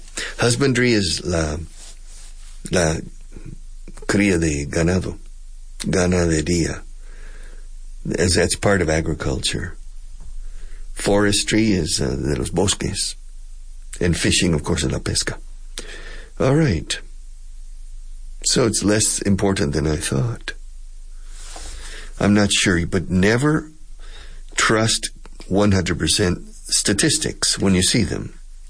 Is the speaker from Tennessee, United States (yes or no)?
no; Texas, United States; the best steak I have eaten in my life, and I'm from Texas, I grew up eating steaks.